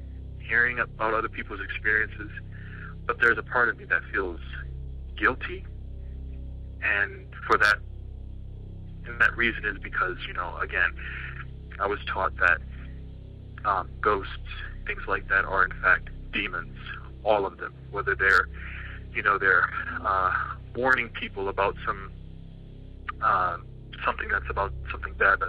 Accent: Newark, Delaware, United States; I'm from Newark, Delaware.

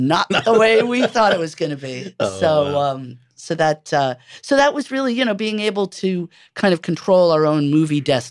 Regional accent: New York City, New York, United States; I was born and raised in New York City on 119th Street and Riverside Drive near Columbia University.

